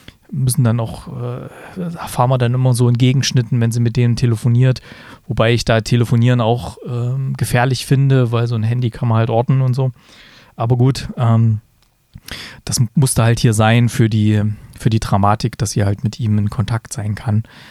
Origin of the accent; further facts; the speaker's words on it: East Germany, Germany; ich bin ja auch in so einer Art System groß geworden damals in der DDR